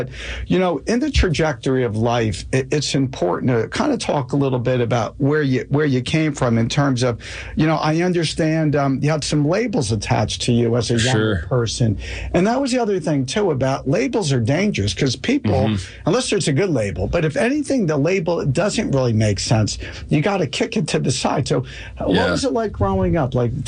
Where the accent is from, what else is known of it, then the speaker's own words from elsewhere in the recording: Springfield, New Jersey, United States; It reminds me back when I grew up in Springfield, New Jersey, in Union County.